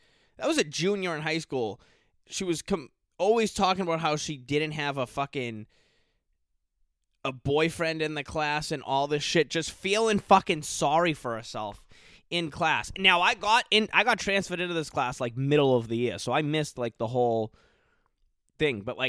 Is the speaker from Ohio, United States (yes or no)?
no; Massachusetts, United States; I'm drinking my iced coffee because I'm from Massachusetts.